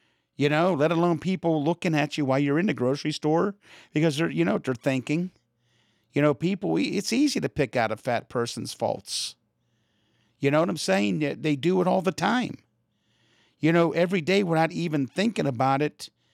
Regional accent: Pennsylvania, United States; accent: Pennsylvania; Stairs, that's easy, man. That's my accent from Pennsylvania.

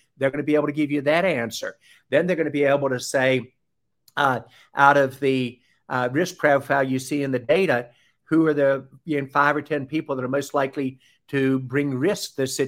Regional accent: the South, United States; accent: Southern; my Southern accent tends to be hard to emulate

